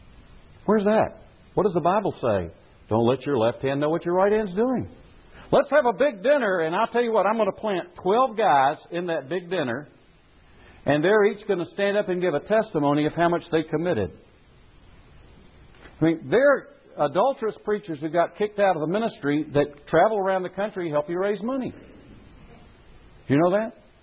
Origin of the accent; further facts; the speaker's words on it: South Carolina, United States; It was something that was done in the church I was raised in South Carolina.